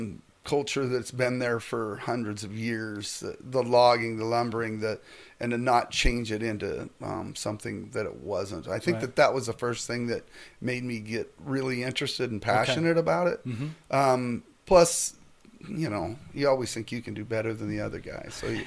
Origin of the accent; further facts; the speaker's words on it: Priest River, Idaho, United States; So I was born and raised in Priest River, so I've been a resident for 61 years.